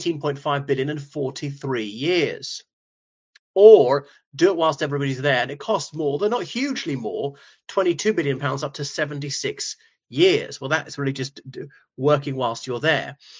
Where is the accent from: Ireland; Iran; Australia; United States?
Ireland; from Ireland.